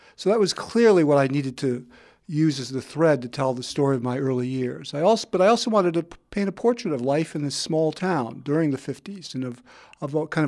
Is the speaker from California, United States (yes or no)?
no; Lorain, Ohio, United States; So the growing up in Lorraine was really, when I was a kid, I used to say I couldn't wait to get out of the town.